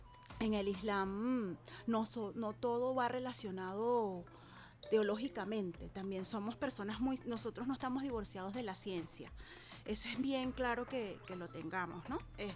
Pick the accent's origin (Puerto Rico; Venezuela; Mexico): Venezuela; soy musulmana y sobre todo también soy orgullosamente muy venezolana. Es decir, que soy una venezolana musulmana o una musulmana venezolana.